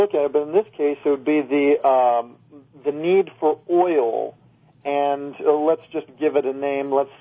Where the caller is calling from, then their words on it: Minnesota, United States; from Minnesota.